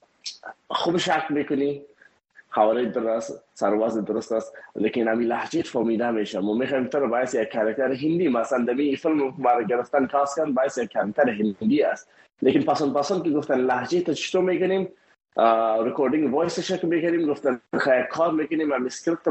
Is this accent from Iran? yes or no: no; Afghanistan; now in India; ما یک مهاجر بودیم مثل تمام مهاجرهایی که از افغانستان ایلا کردیم ما آمدیم طرف هندستان